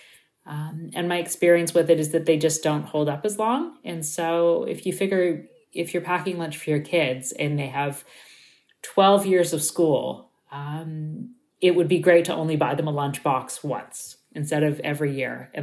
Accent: Toronto, Ontario, Canada; Yeah, I grew up in Toronto and actually, you know, just a few kilometers from I live a few kilometers from where I lived most of my life.

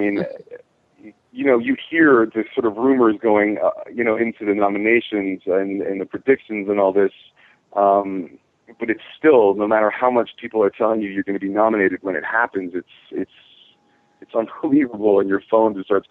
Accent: Hamilton, Ontario, Canada; my brother teaches young kids and college students as well up in my hometown of Hamilton.

